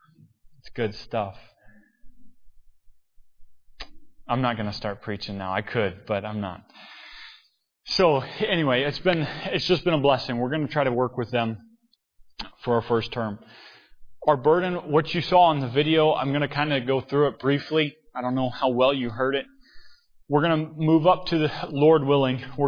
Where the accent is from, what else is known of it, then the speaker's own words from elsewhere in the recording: Cape Girardeau, Missouri, United States; I'm right south of St. Louis, was where I grew up in Cape Girardeau. My folks moved closer to St. Louis, to Festus, Missouri.